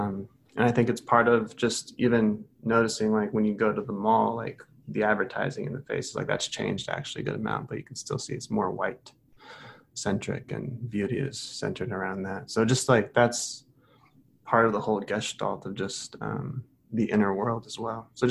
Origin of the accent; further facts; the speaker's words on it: Brazil; now in United States; I grew up in Brazil, so when I came here to the States, it felt very different to me in how we relate to race.